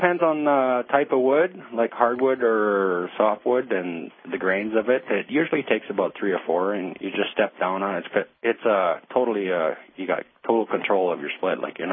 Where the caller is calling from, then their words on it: Calgary, Alberta, Canada; From Calgary, Alberta, Canada. Way up north there.